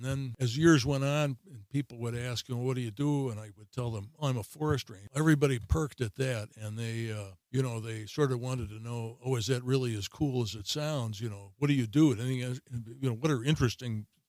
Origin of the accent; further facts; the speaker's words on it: Chicago, Illinois, United States; As I say, I grew up in Chicago, so taking a position out in a rural community like Spring Green was just a very different thing.